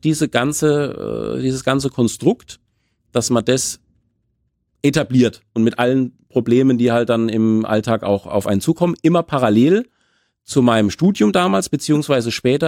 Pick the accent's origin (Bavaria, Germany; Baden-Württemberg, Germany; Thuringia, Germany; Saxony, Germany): Bavaria, Germany; Veitshöchheim; born there; Ich bin zurzeit 42 Jahre alt. Ich bin in Würzburg geboren, gebürtiger Veitshöchheimer.